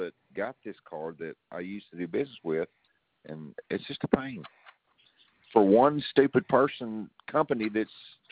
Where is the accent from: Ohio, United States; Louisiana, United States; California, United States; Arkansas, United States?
Arkansas, United States; in South Arkansas. I don't live in a small town anymore, but But anyway, I get it. 2,138 people were in my hometown.